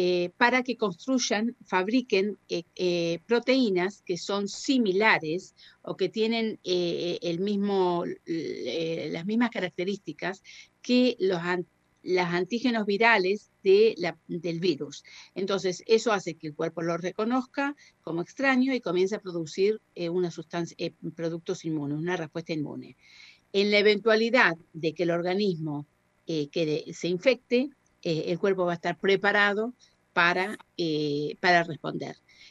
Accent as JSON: {"language": "Spanish", "country": "Spain", "accent": "Spanish", "lives_now": "United Kingdom", "said": "soy una minoría en este país porque obviamente no soy británica, nacida aquí, que cuando hablo tengo un acento español impresionante"}